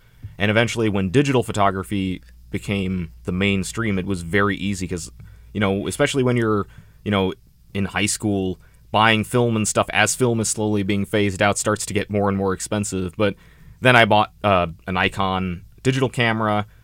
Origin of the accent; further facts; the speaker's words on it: Tarzana, California, United States; also born or lived in Hollywood; I was born in Hollywood, but I've lived in the San Fernando Valley, Tarzana, all my life.